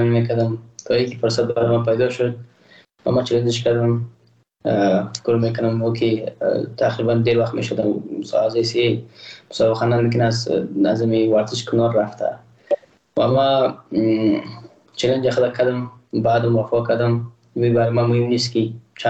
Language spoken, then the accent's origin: Persian; Afghanistan; من تاجک نیستم، احساس کردم ما روزبلاک پرشتین نیستم، ما یک افغان هستم و اما یک ملت هستیم